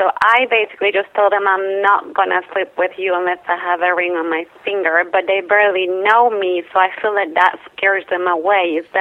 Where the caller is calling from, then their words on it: Florida, United States; I am calling from Florida.